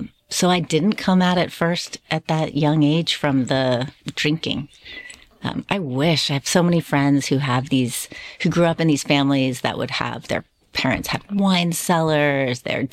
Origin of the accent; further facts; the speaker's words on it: Washington, District of Columbia, United States; I grew up in Washington, D.C.